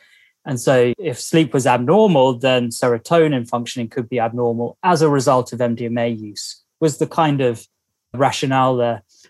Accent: Bournemouth, South West England, United Kingdom; And I ended up doing a degree in psychology in my hometown and Bournemouth on the south coast of the UK.

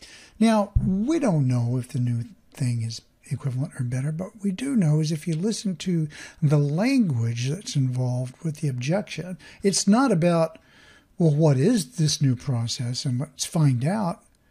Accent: United States; not only am I a capitalist, but I'm an American, and I believe in individuality.

